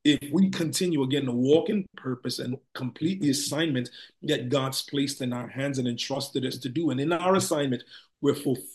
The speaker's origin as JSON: {"language": "English", "town": "New York City", "region": "New York", "country": "United States", "tie": "born or raised there", "said": "Migrated to the United States. And so we grew up in the Bronx in New York. So I was there 23 years, 23, almost 24 years of my life."}